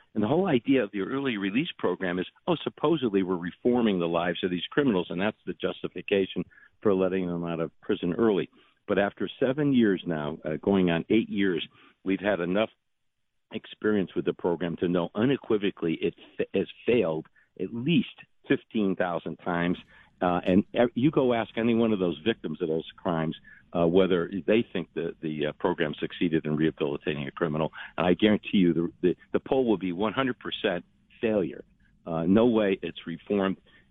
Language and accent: English; Meriden, Connecticut, United States; one of the very first crimes committed by an early release criminal was committed in my hometown of Meriden.